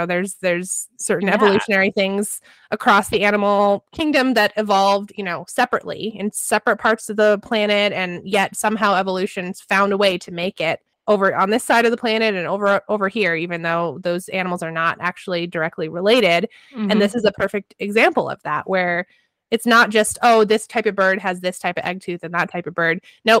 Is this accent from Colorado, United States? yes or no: yes; Colorado, United States; a mate down in southern Colorado. We're from Colorado.